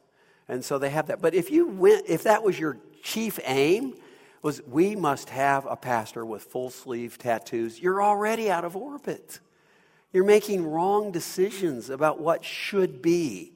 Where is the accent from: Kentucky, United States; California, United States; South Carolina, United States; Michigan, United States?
Kentucky, United States; Owensboro; someone from my hometown in Owensboro, Kentucky, who looks like me and talks like me